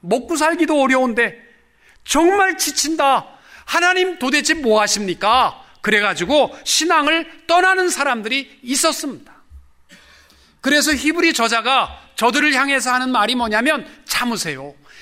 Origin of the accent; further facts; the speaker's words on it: Osan, Gyeonggi Province, South Korea; 저는 오산에서 컸습니다. 오산 미군 비행장 앞에 아스팔트가 쫙 돼 있었어요.